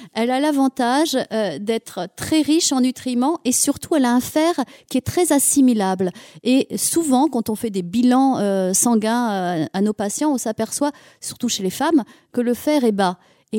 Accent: Auvergne-Rhône-Alpes, France; Je suis auvergnate, je suis ici des monts d'Auvergne.

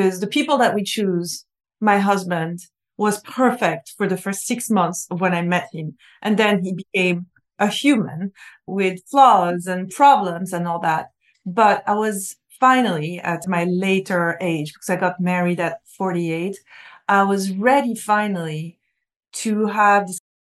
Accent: the South, United States; I'm from the South.

